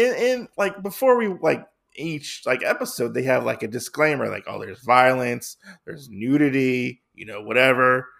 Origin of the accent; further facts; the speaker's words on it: Texas, United States; I'm a white guy from Texas.